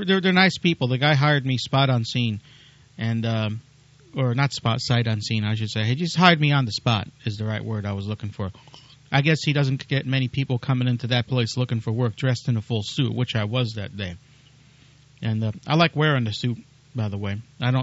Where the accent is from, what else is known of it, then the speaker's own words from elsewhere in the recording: New York, United States; plain cheese pizza, because that's the way I had it growing up in New York.